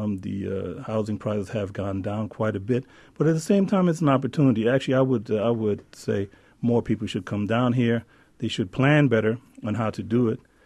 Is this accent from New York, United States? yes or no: yes; New York, United States; Well, I came down here from New York, mostly because they have trees down here, which I've never seen while I was in New York.